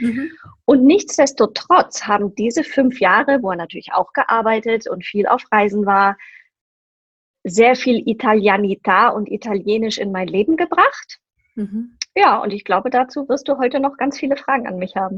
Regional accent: Munich, Bavaria, Germany; Ich lebe in München, da bin ich auch geboren und aufgewachsen. Mhm. Aber wie man an dem Namen schon gehört hat, ich habe einen italienischen Papa.

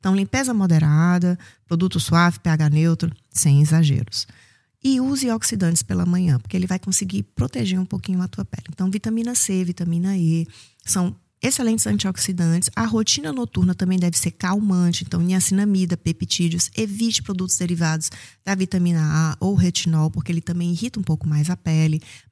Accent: Fortaleza, Ceará, Brazil; moved away as an adult; now in Germany; eu sou de Fortaleza, hein? … sou médica dermatologista, atuando há quase 20 anos aqui na Alemanha, mas eu sou da terrinha, sou do Ceará

